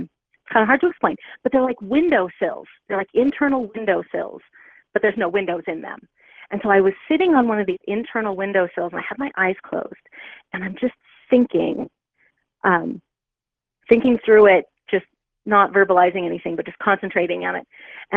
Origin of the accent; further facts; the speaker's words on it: San Jose, California, United States; You know, I was raised in San Jose